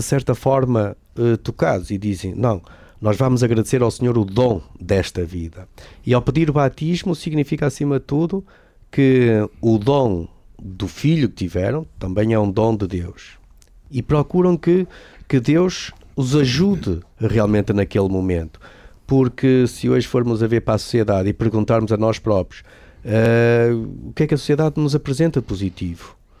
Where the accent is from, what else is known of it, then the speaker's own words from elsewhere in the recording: Lousado, Braga, Portugal; eu sou sócio aqui do Braga e também sou sócio do Gil Vicente e da minha terra do Desportivo de Lousado